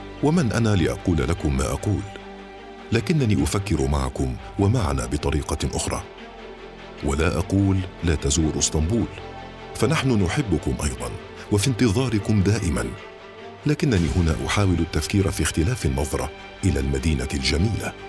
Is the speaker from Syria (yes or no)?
yes; Syria; تنظر إلي أنا السوري القادم من مصر بترفع وتكبر ودلال ورفض